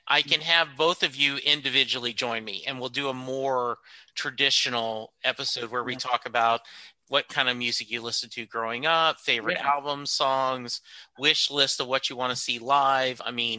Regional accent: Louisiana, United States; because I grew up in Louisiana.

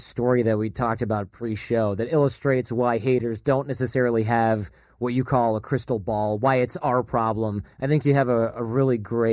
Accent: Midwest, United States; Because, of course, Midwest, I'm from there too.

